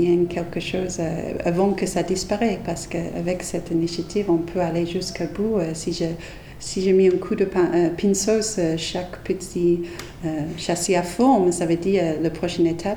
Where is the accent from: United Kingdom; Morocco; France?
United Kingdom; England; moved away as an adult; also born or lived in Scotland; Parce qu'en fait, je suis partie de l'Angleterre pour aller en Écosse pour faire mes premiers diplômes. Donc à 18 ans, je suis partie de l'Angleterre. En fait, je rentre en Angleterre pour visiter ma famille.